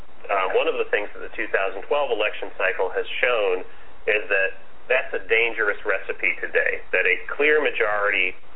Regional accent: the South, United States; as a white man growing up in the South in the 70s, you saw the terrible cost of prejudice every day. I grew up in a historic black community

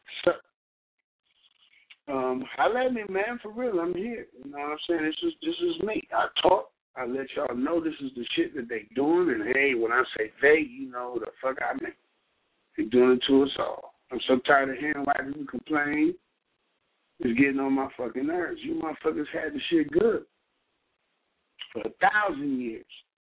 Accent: Cleveland, Ohio, United States; I'm from Cleveland, Ohio.

